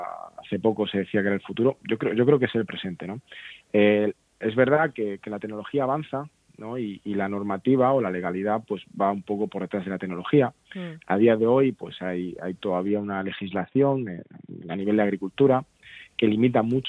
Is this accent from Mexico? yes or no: no; Cartagena, Region of Murcia, Spain; Sí, yo soy de Cartagena